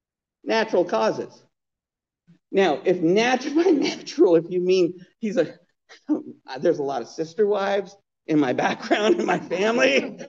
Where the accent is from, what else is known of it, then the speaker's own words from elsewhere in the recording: Provo, Utah, United States; All right, so I'm a Utah kid, right? I was born in Provo, Utah.